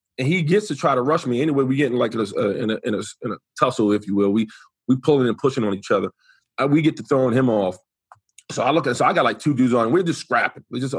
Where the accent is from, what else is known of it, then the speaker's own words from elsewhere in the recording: Bronx, New York, United States; Coach, I'm from the Bronx, New York. We don't really drive. Like, we have trains and we have buses and we have cabs.